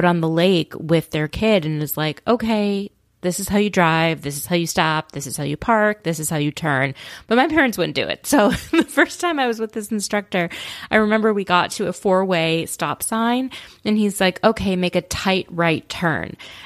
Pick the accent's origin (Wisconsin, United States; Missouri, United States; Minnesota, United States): Minnesota, United States; when I grew up in Minnesota, you had to do like 30 hours or something of behind the wheel with a certified instructor.